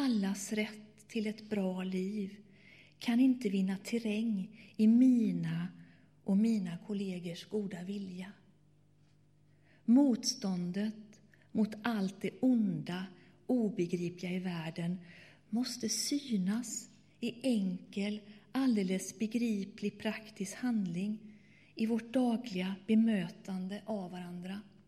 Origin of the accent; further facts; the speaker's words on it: Sweden; born there; Men jag är född i Sverige, men egentligen är jag italiensk.